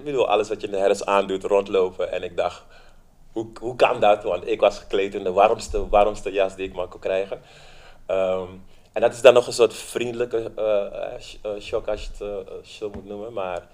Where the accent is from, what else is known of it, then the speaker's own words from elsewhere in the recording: Suriname; born there; Ik ben in Suriname geboren op 6 juni 1976.